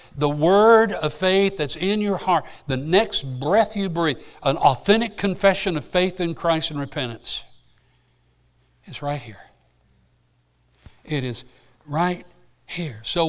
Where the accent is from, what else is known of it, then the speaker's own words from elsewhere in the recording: Panama City, Florida, United States; When I was a boy growing up in Panama City, went to St. Andrew's Church of God